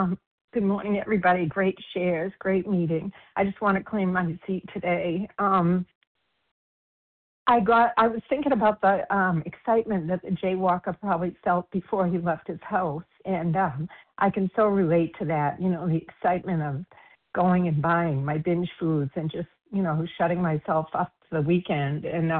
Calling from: Massachusetts, United States; Massachusetts.

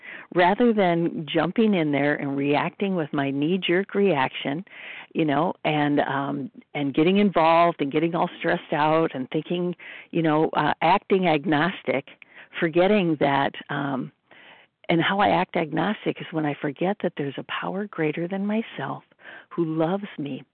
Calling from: California, United States; California.

